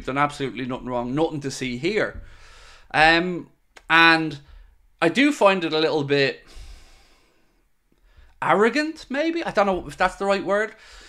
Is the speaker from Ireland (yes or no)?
yes; Wexford, Leinster, Ireland; Well, I'm Irish and I live in Ireland and I live in Wexford.